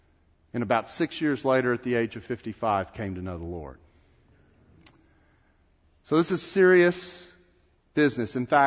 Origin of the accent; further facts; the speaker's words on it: Texas, United States; here from the state of Texas. I figure when I come among Southern Baptists, I can speak in my normal accent and you will understand me.